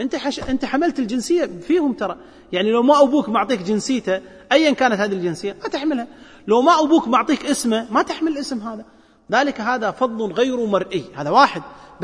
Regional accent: Kuwait; يعني عندنا بالكويت أكثر من 790 ابن تبنتهم

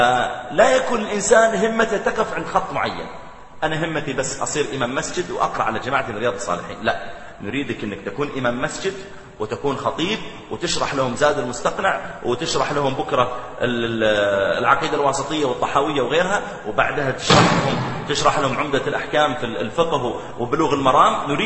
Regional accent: Riyadh, Riyadh Province, Saudi Arabia; وأن عندنا في الرياض، لا أقول منطقة الرياض، لا في الرياض

